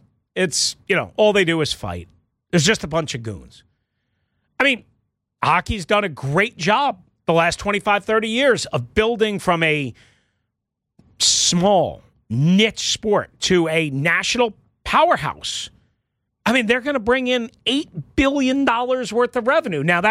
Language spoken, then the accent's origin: English; United States; I was honest with you and I'm an American and I was pulling more for America